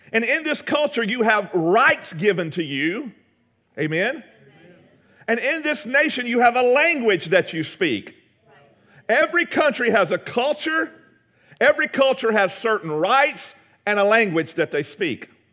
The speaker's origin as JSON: {"language": "English", "country": "United States", "tie": "born there", "first_language": "English", "said": "I speak English because I'm an American. I drive on the right side of the road because I was born in America. It is my birth rights. It is my birth culture, and I have this English as my birth language."}